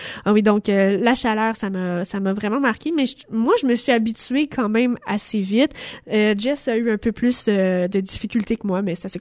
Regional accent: Quebec, Canada; Et moi, je leur répondais, « Oui, je suis québécoise. »

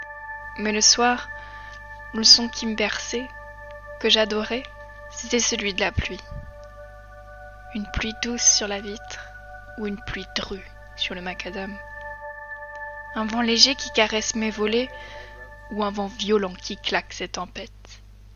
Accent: Brest, Brittany, France; Quand j'étais petite, j'habitais à Brest. C'est là que je suis née même. Et si tu ne le sais pas, Brest, c'est en Bretagne.

